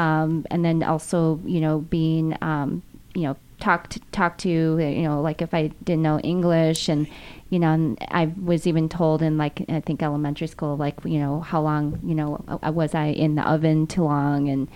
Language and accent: English; Minnesota, United States; now in California, United States; I'm actually grateful to be here in California, sunny California. But with my adoptive family, again, growing up in Minnesota, a predominantly white community